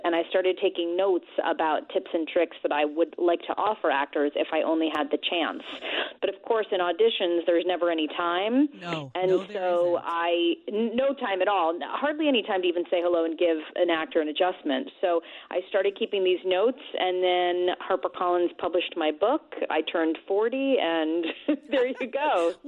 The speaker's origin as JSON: {"language": "English", "town": "New York City", "region": "New York", "country": "United States", "tie": "born or raised there", "said": "But I grew up in New York City, and I was a professional child actress from age 8 to 17 back in the 80s"}